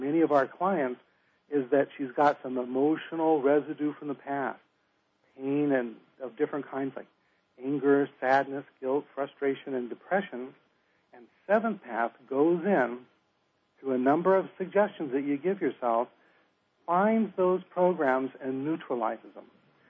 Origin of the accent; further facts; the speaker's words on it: Los Angeles, California, United States; also born or lived in Orange County / North Dakota / Minnesota; I'm originally from Los Angeles and lived in Orange County before we came to Minnesota, and it's time for me to go home after 24 years in North Dakota and Minnesota.